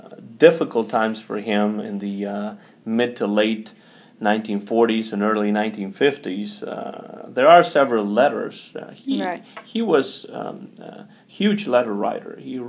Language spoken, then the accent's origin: English; Vigo, Galicia, Spain; English is a second language; Now, Faro de Vigo is the newspaper from my hometown, from Vigo.